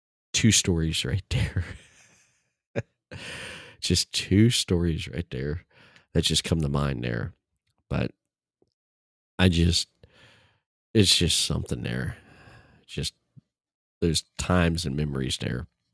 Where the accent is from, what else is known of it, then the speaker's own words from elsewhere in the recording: Tennessee, United States; so much time and stuff I spent with him growing up in Tennessee